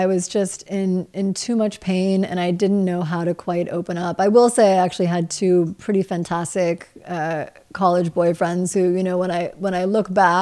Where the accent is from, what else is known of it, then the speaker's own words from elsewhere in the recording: Midwest, United States; Growing up in the Midwest, just at least for me, made me want to travel and get as far out there into the world as possible.